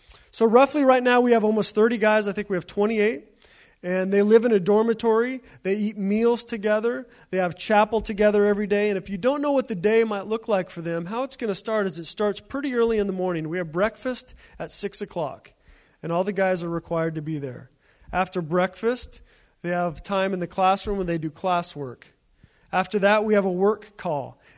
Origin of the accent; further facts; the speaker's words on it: Eugene, Oregon, United States; once again, I'm from Eugene, Oregon, so that's new to me personally, just the amount of snow and how cold it is.